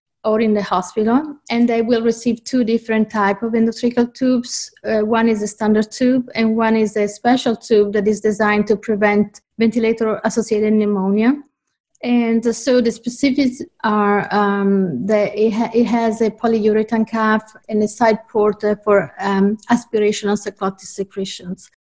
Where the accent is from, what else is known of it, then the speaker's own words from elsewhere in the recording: Italy; moved away as an adult; also born or lived in Geneva; now in Seattle, United States; I'm originally from Italy